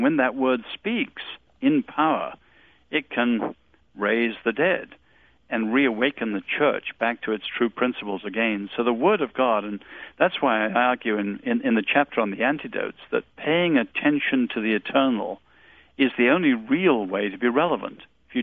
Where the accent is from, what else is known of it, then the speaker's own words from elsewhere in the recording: England, United Kingdom; moved away; And I must say, as an Englishman coming to live in this country, we have in England, for all our problems, tremendous preachers like John Stott